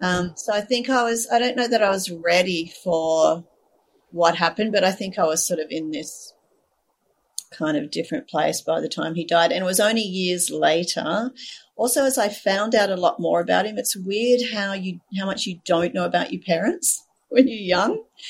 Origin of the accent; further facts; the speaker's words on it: Melbourne, Victoria, Australia; born there; I was actually born in Melbourne. So I was born in Melbourne. My parents were living in Melbourne at the time that I was adopted.